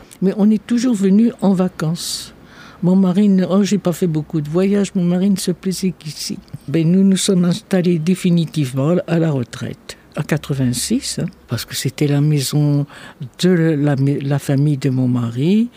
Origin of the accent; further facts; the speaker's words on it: Corsica, France; born there; parce que je suis née en Corse.